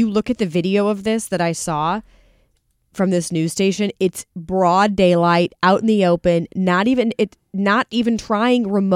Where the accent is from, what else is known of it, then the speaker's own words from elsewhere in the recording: St. Louis, Missouri, United States; I love St. Louis City. I'm from this area. This is my hometown.